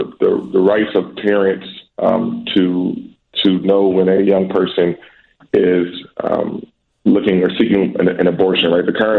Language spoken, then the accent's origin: English; Chicago, Illinois, United States; That is important to me as a Chicagoan, as a native Chicagoan, and I would hope that we can find ways to make that happen.